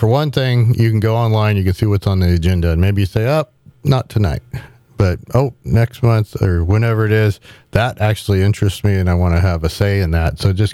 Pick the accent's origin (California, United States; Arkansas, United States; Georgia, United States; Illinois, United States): California, United States; Santa Margarita; and I'm from Santa Margarita, but I do business for me is Atascadero.